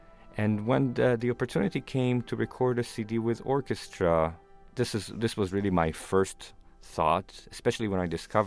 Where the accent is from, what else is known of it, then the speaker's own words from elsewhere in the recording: Israel; I'm originally from Israel. That's where I grew up. Grew up in a musical family.